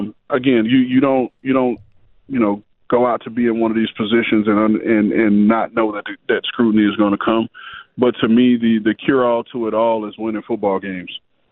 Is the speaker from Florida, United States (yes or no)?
yes; Key West, Florida, United States; But growing up in Key West was awesome. I tell anybody, if you've ever been to the Bahamas, it's the Bahamas stateside.